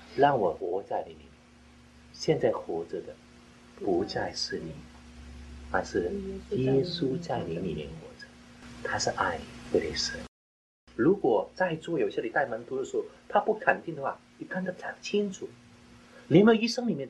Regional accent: China; 这是我们中国人的蒙恩的时代。

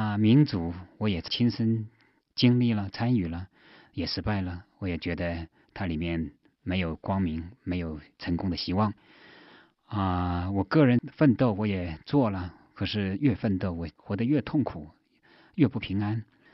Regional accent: China; now in United States; 我是一个从中国大陆出来的一个知识分子，在我来到美国之前

